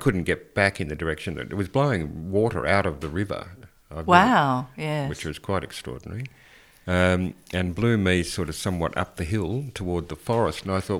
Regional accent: Australia; now in Europe; I'm an Australian. I'm used to storms and I'm not afraid of a pissy little European storm.

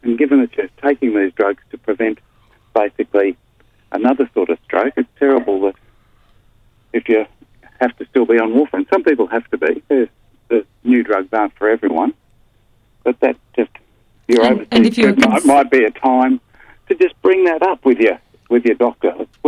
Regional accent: Australia; In Australia, as an Australian, one of the great things

